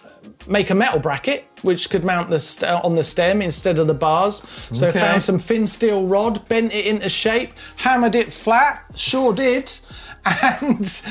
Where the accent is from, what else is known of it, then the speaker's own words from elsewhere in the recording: England, United Kingdom; now in Italy; We live in Tuscany. Show offs. But we're all English. And we used to live in England.